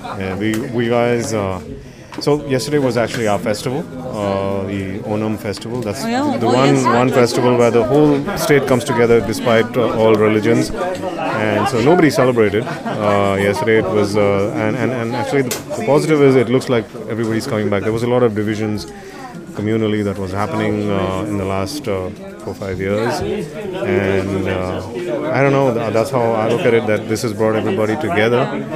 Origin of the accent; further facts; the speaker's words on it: Bangalore, Karnataka, India; we were born and brought up in Bangalore. And so the schools we studied in were like, you know, convent schools. And so we pretty much think in English.